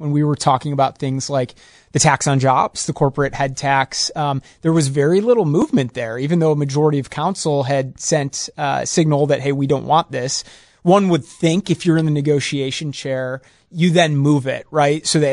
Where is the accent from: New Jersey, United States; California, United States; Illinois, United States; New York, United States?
Illinois, United States; Chicago; That is a mistake, and you are that is sacrilegious as a Chicagoan.